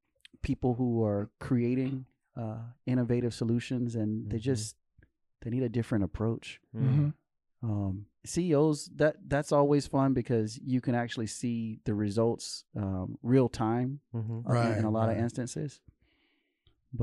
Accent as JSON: {"language": "English", "region": "Southern US", "country": "United States", "tie": "born or raised there", "said": "So I grew up in the South, so a lot of the food and the meals and so forth that I grew up eating, I don't eat a whole lot anymore"}